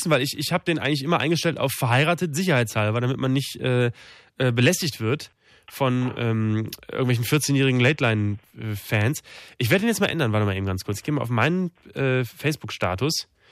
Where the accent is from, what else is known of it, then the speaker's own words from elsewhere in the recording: Austria; Als Österreicher ist man ja im Grunde genommen